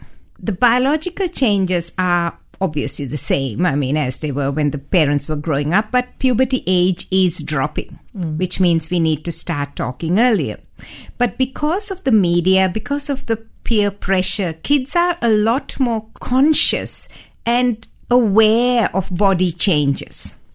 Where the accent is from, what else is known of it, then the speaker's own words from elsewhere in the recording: Sri Lanka; Yeah, it's partly based on my growing up in Sri Lanka.